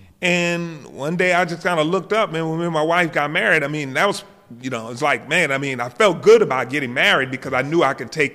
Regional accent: South Carolina, United States; I'm just an old country boy, man. I'm originally from South Carolina, a little small town right between Myrtle Beach and Florence, South Carolina.

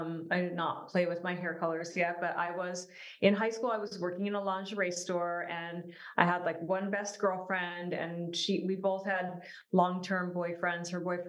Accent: California, United States; also born or lived in Rochester, Michigan / West Branch, Michigan; I was born in Rochester, Michigan, and then moved to a town called West Branch, which is a very small town with like 2,000 people. And then I moved with my family to Orange County, California when I was about 12.

